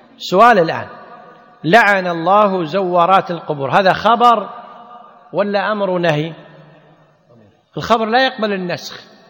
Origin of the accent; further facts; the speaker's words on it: Kuwait; ذهبت المرأة صلي على أخيها عندنا في الكويت مثلاً